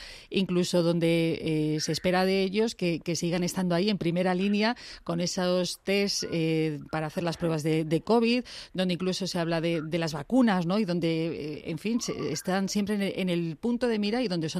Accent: Spain

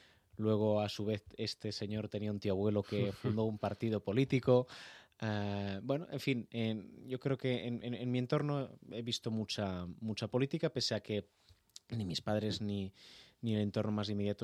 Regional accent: Santander, Cantabria, Spain; born there; now in Madrid, Spain; yo nací en Santander, pero mis padres viven en Cataluña, y mi familia está muy desperdigada

